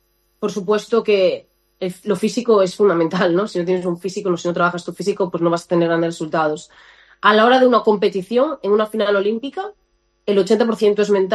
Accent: Galicia, Spain; Yo como gallega que soy

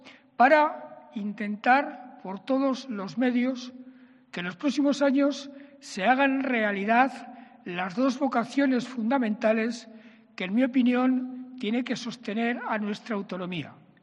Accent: Aragon, Spain; Somos los aragoneses parte conformante de ese pueblo.

